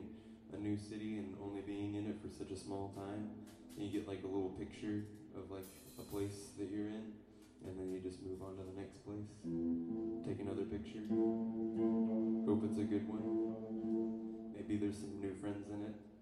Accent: Anacortes, Washington, United States; We're from Anacortes, Washington. Drove a long ways.

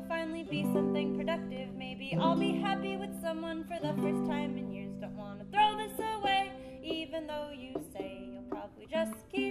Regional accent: California, United States; We're from California and we're on tour with …. We've been out for about 5 weeks.

